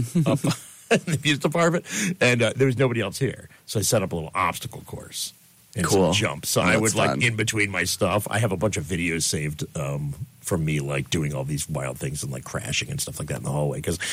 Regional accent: Schenectady, New York, United States; I grew up in that area. I grew up in Schenectady.

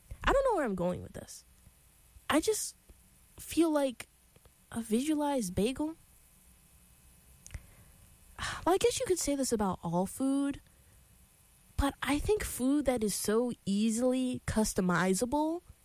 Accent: Syracuse, New York, United States; I'm not from Long Island. I'm from Syracuse, which is not a huge city, but it's not Long Island.

